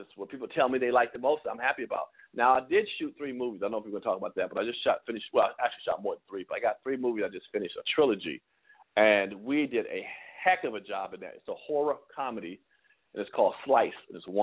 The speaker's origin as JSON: {"language": "English", "town": "Washington", "region": "District of Columbia", "country": "United States", "said": "And when I was in high school, I'm from Washington, D.C., Maryland, D.C. area."}